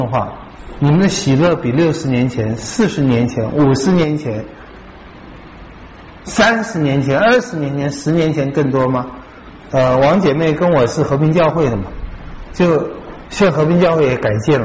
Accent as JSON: {"language": "Chinese", "country": "Taiwan", "tie": "born or raised there", "said": "我们在台湾年轻出生长大"}